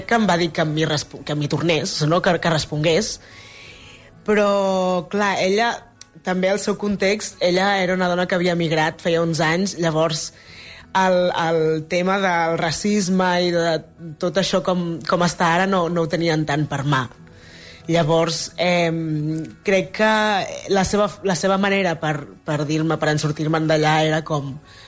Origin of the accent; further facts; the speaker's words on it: Els Hostalets de Balenyà, Catalonia, Spain; jo sóc dels Hostalets de Balanyà i allà la veritat és que érem molt poques famílies.